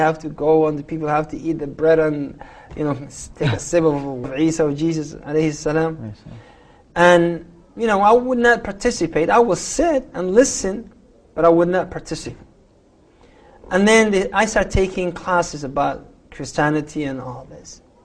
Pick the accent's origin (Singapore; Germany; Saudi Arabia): Saudi Arabia; also born or lived in Somalia / United States; now in Toronto, Canada; I was raised in Saudi. Then I came to States. Then I came to Canada. Here I am.